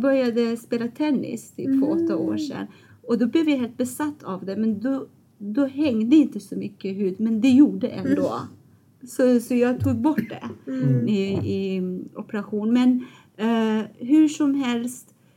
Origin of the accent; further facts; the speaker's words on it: Iran; Swedish is a second language; now in Sweden; Det är ju absolut största vändpunkten i mitt liv. Men jag tycker att det var inte jag som bestämde.